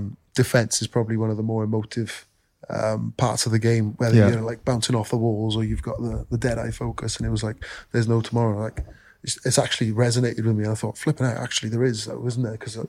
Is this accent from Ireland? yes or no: no; Wales, United Kingdom; I think I'm really conscious I'm a Welshman who represent the Lions